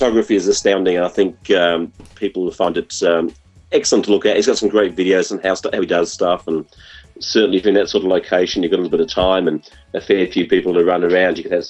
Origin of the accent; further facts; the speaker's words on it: Sheffield, Yorkshire and the Humber, United Kingdom; born there; Well, it was a cold night in 64 in England. I was born in Sheffield, Yorkshire.